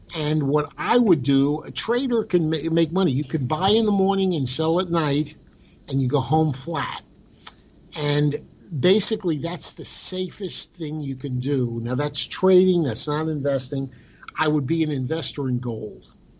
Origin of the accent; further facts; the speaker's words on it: New York, United States; In Jackson Heights, Queens, New York, not far from where Donald Trump lived.